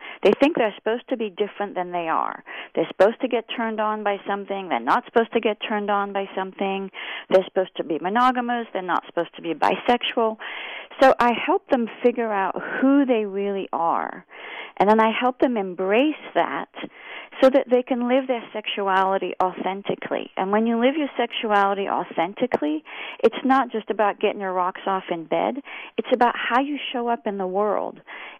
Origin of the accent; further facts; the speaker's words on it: France; is I was born and raised in France. I know I don't sound it.